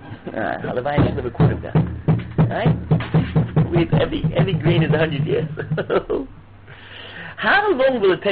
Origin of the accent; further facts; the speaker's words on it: United States; I grew up in the United States. So we had to learn the history of America.